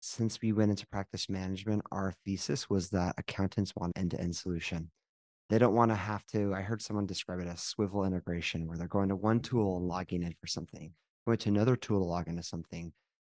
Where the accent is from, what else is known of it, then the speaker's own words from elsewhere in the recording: Utah, United States; now in Florida, United States; Well, I came from Utah. It's not too dissimilar.